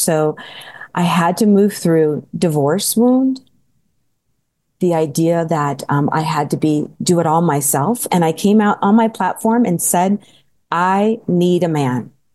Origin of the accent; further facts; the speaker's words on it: California, United States; because again, I'm a young Black girl growing up in California and to a single mom with two sisters.